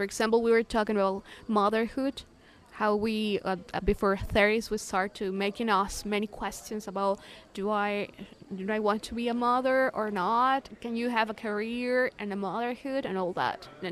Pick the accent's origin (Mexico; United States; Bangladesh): Mexico; English is a second language; I'm from Mexico.